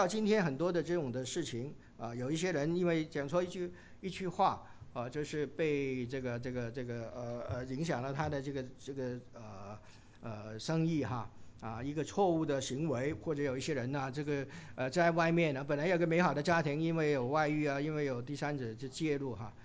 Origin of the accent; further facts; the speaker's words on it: China; 就是特别呢，我们中国人有一句话哈，财大就气粗哈